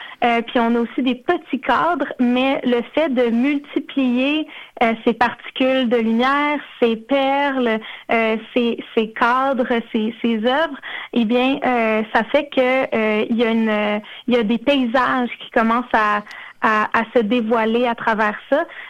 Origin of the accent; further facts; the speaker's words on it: Longueuil, Quebec, Canada; j'ai grandi à Longueuil. Je suis issue de la Première Nation Wolastoqiyik Ouassibegook. Et je suis également québécoise.